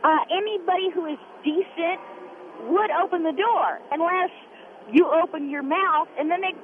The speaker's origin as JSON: {"language": "English", "region": "California", "country": "United States", "tie": "born or raised there", "said": "Well, I'm a California native. I was raised in Northern California."}